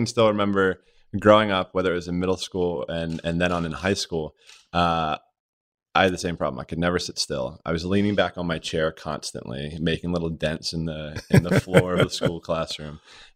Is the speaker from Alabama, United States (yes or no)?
no; Rogers Forge, Maryland, United States; We grew up in Rogers Forge, Maryland.